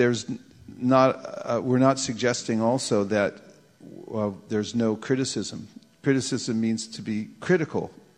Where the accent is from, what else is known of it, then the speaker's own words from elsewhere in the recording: Burlingame, California, United States; I know, because I'm from Dog Loka. Burlingame is Dog Loka.